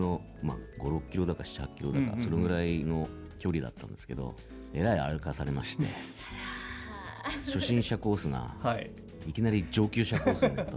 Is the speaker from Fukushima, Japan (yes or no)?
yes; Fukushima, Japan; 出身は福島です。